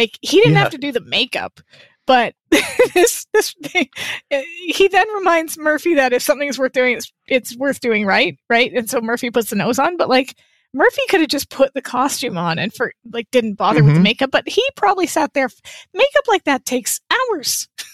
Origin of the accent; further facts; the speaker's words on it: Canada; Now, I mean, as a Canadian, I'm very tempted to think he was talking about our dollar coin, the loony.